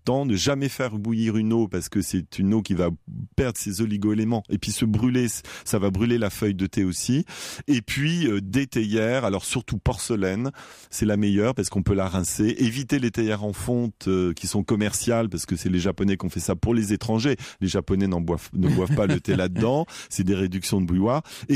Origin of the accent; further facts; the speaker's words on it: France; mais non, je ne suis pas anglais, je suis français.